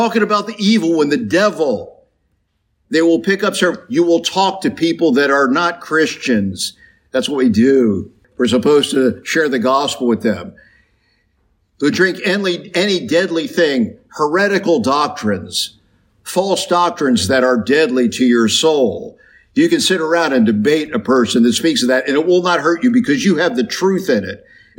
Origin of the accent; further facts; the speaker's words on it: Kentucky, United States; I'm from Kentucky, particularly in the eastern part of the state. we have what are called holiness churches.